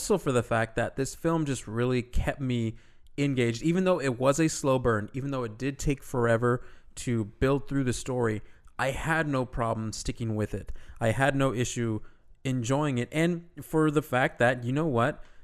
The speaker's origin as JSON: {"language": "English", "country": "United States", "said": "Because I'm American."}